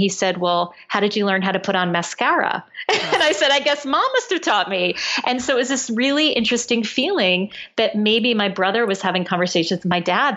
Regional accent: Norwalk, Connecticut, United States; I'm the oldest of three children. I grew up in Norwalk, Connecticut.

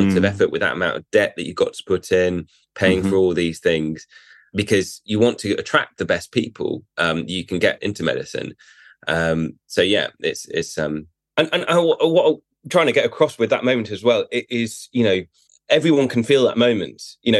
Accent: Aberdeen, Scotland, United Kingdom; moved away; because I came down from Aberdeen and I was doing comedy at the same time

